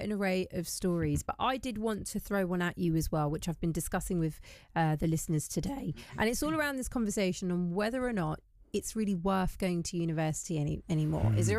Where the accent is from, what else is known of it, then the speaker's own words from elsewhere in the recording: London, United Kingdom; But I genuinely think as a Londoner, it impacts everything that we do.